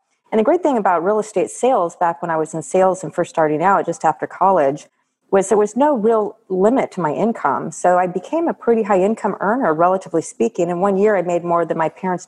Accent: Austin, Texas, United States; this woman entrepreneur in my hometown of Austin, like everybody knew who I was.

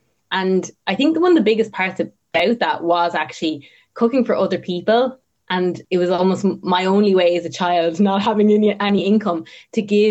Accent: Tipperary, Munster, Ireland; I grew up in Tipperary. I'm actually here at the moment. We live in the middle of nowhere.

